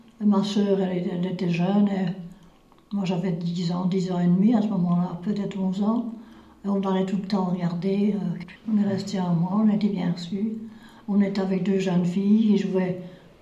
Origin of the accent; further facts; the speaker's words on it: Couvin, Wallonia, Belgium; born there; also born or lived in Luxembourg; Je suis née à Couvain. Depuis 1938, on est agent, à peu près 10 ans avant, j'habitais à Luxembourg.